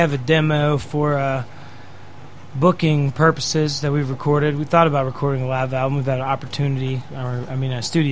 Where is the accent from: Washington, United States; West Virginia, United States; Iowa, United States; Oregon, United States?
West Virginia, United States; Headsville; twang. I am a purebred hillbilly. I am from the Potomac Highlands of the Allegheny Mountain Range in West Virginia, Mineral County, Kaiser, West Virginia. Well, actually, I'm from Headsville, but yeah, Kaiser.